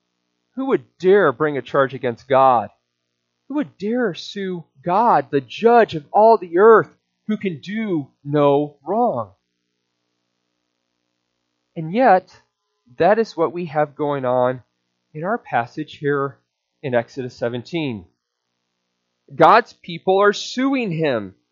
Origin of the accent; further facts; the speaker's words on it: Nebraska, United States; Well, one of the dumbest lawsuits ever filed sadly occurred in my home state of Nebraska.